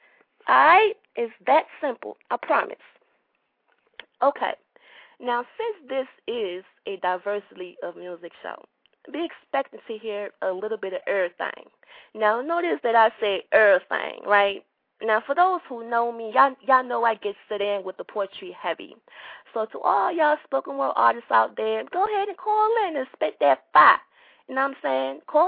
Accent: Liberia; And yes, if you must know, I am from Liberia myself.

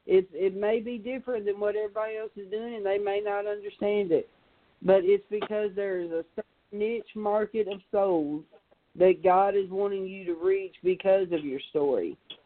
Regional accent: Southern United States, United States; accent: Southern US; in my life, my accent, you would think, is a negative because it's so southern and so slang.

